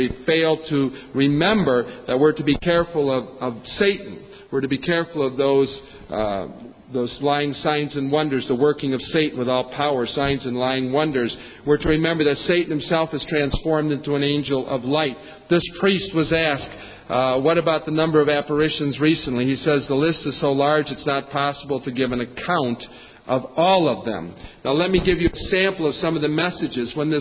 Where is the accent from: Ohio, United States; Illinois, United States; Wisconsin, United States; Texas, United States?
Wisconsin, United States; I don't come from La Crosse, I come from Wisconsin